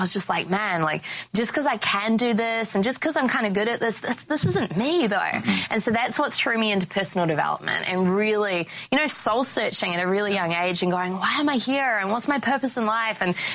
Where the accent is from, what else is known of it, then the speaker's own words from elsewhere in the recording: Auckland, New Zealand; And so I grew up in Auckland, New Zealand